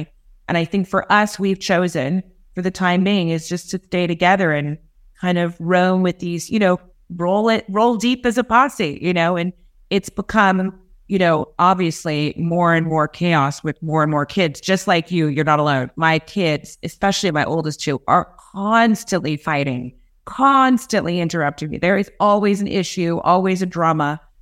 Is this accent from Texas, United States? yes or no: no; Los Angeles, California, United States; I'm obviously from LA. I'm from California.